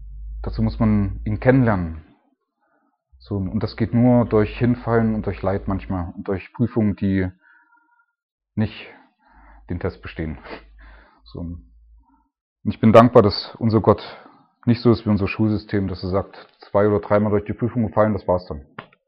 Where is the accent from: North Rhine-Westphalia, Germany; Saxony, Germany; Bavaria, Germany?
Saxony, Germany; Leipzig; ich komme aus Leipzig